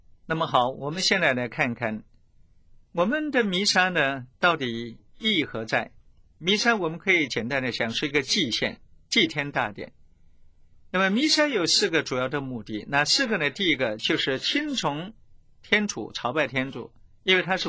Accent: China; 像我们中国人古时候呢

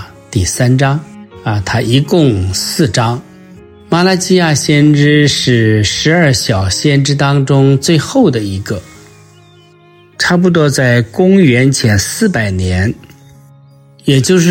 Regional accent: China; 有时候我们中国人啊，一方面也说啊，善者降至白祥，恶者降至白殃，

